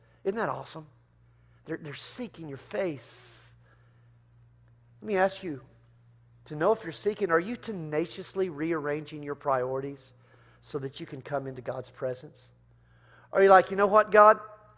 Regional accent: Texas, United States; Man, I love being a Texan. I crow about it all the time. I'll fly my flag. I'll fly my come take it flag. I love doing that, man. I'm Texan through and through.

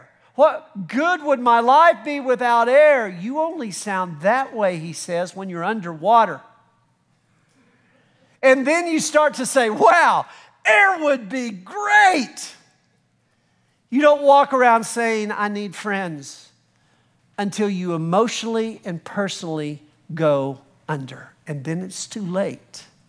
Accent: Texas, United States; Well, we're from Texas. We're very, very independent, aren't we? We're from West Texas.

